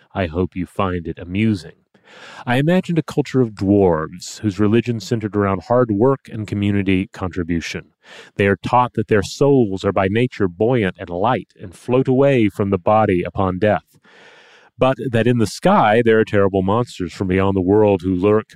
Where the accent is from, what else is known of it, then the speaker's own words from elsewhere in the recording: New England, United States; I've felt this as long as I can remember, but I grew up in New England